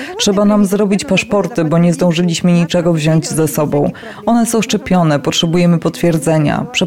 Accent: Kharkiv, Kharkiv Oblast, Ukraine; Polish is a second language; Jesteśmy z Charkowa. Zabrałam wszystkie koty ze sobą.

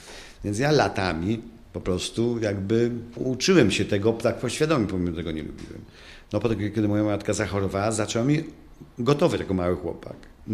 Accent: Lviv, Lviv Oblast, Ukraine; now in Paris, France; ja jestem tułaczem, bo jestem wyrzucony z Lwowa, mojego miasta rodzinnego, gdzie pokolenia moich przodków mieszkało.

